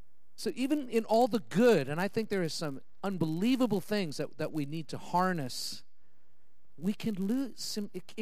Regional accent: Calgary, Alberta, Canada; We're from Calgary, right?

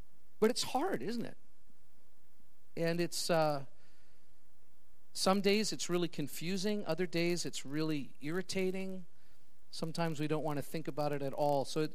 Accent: Canada; I'm a Canadian as well. I am Canadian.

